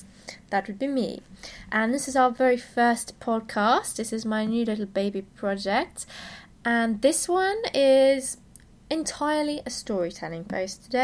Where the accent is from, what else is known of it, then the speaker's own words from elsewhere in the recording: United Kingdom; you can tell from my accent I'm from the UK. And we aren't a very spiritual country at all.